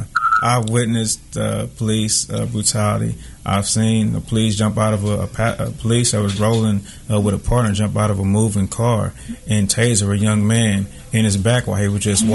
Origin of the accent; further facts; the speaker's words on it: Kansas City, Missouri, United States; I came from Kansas City, Missouri, inner city, but went to school out in Johnson County.